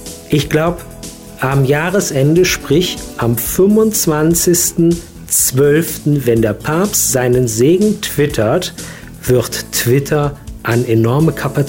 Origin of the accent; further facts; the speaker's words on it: Mainz, Rhineland-Palatinate, Germany; Ja, also ich als Mainzer kann ganz einfach sagen